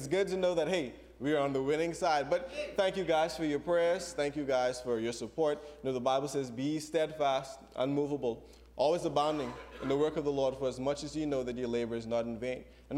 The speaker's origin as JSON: {"language": "English", "town": "Nassau", "region": "New Providence", "country": "Bahamas", "said": "I'm from Nassau, Bahamas."}